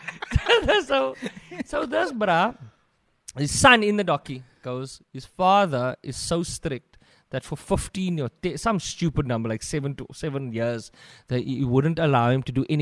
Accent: South Africa; I really don't want to stay anywhere outside of South Africa, just because I'm very South African.

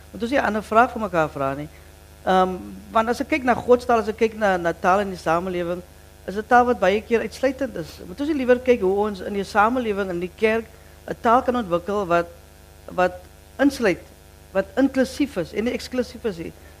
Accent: Cape Town, Western Cape, South Africa; born there; Ek is Afrika, in Afrika gebore. Ek is in Suid-Afrika gebore. Ek is in Kaapstad gebore. Dit maak my Afrikaans.

